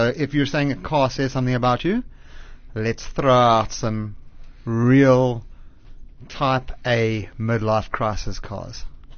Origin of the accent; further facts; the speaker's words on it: Zimbabwe; I mean, I'm from Zim.